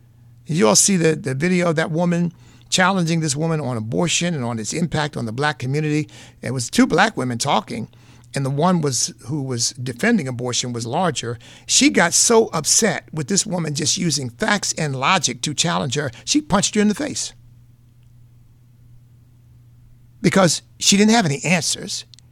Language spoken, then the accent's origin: English; United States; And I'm free because I am an American.